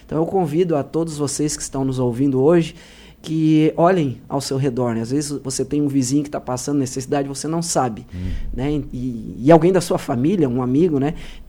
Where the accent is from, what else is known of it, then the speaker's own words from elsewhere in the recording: Criciúma, Santa Catarina, Brazil; Eu conheço, além de Criciúma, né? Somos de Criciúma, eu conheço várias instituições.